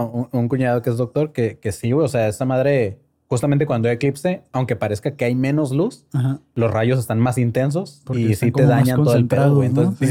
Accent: Mexico; somos mexicanos, güey. Los mexicanos casi siempre tratamos de encontrarle la parte chistosa a cualquier problema.

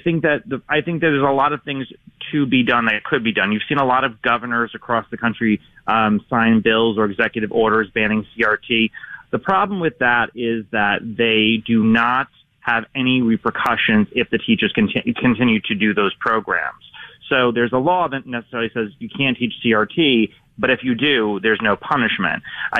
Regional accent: New York City, New York, United States; In New York City, in my hometown

